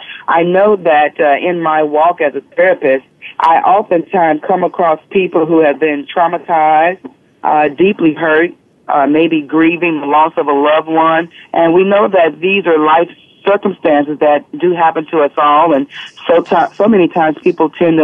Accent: Houston, Texas, United States; I'm from Houston, Texas in the United States.

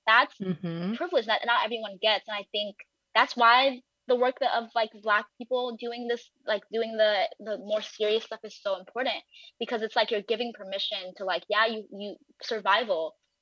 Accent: United States; My parents are immigrants. I'm Nigerian American.

